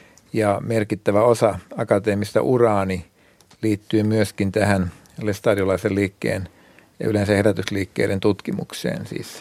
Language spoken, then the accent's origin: Finnish; Vähäkyrö, Ostrobothnia, Finland; kotiseutuni Vähäkyrö oli ensimmäisiä tukikohtia ja myöskin kotikyläni, tai nimenomaan kotikyläni Saarenpää, ja sitä kautta se tuli myöskin meidän sukuun. Oma taustani on rauhan sanalaisessa lestadiolaisuudessa